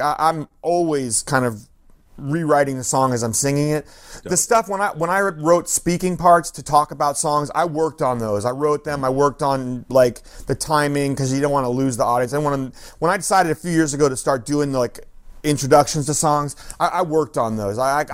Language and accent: English; Oakland, California, United States; I grew up in Oakland, man.